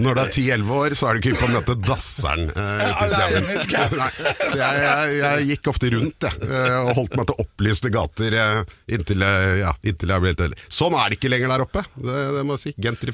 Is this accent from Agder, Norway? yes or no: no; Oslo, Norway; Når jeg vokste opp på Kjelsås, så hadde vi noe som het Grefsen-Kjelsås-krigen.